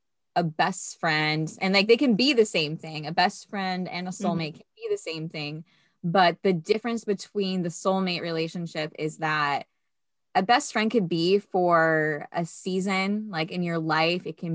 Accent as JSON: {"language": "English", "region": "Florida", "country": "United States", "said": "the reason that Florida Grown Femmes is part of our title is because we're from Florida."}